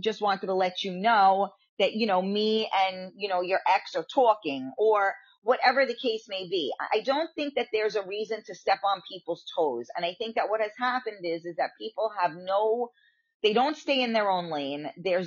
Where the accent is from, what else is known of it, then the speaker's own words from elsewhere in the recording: Bronx, New York, United States; also born or lived in Westchester; I grew up in the Bronx and then I moved in Westchester, and they're all similar groups that all do the same stuff.